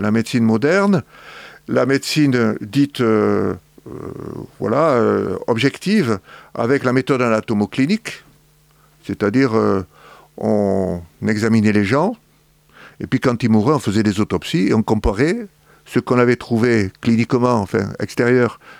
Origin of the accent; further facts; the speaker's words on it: Montpellier, Occitanie, France; Je suis né à Montpellier, d'une famille qui est à Montpellier depuis plusieurs générations. Je vais vers mes 70 ans. Et donc, j'ai fait mes études à Montpellier. J'ai fait mes études primaires, secondaires à Montpellier, mes études de médecine à Montpellier.